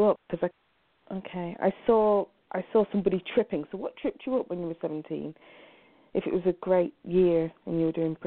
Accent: England, United Kingdom; No, I'm from England.

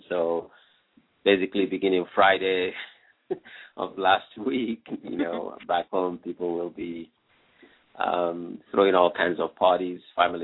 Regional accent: Nigeria; You know, my home country, Nigeria, is celebrating its 52nd independence.

